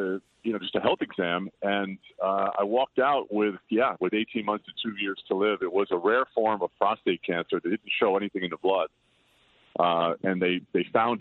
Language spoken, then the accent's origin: English; Patchogue, New York, United States; now in Los Angeles, United States; because I'm a Los Angeles guy now. And we're doing 10 concerts back east. We'll be back near my hometown of Patchogue this weekend.